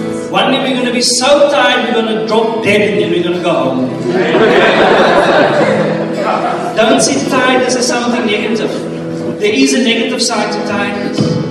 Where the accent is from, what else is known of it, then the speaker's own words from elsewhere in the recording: South Africa; I said, no, Sonny, I'm South African local Biltong, brother. That's who I am.